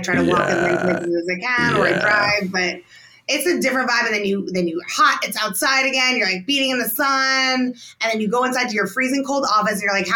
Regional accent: New Jersey, United States; I mean, I'm from Jersey.

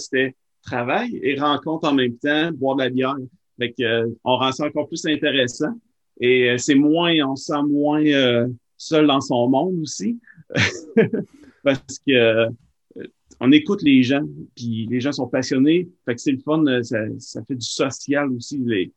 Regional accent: Quebec, Canada; c'était vraiment mon coin de pays. Je voulais montrer en premier parce que les gens gagnent à venir en Gaspésie, en Bas-Saint-Laurent.

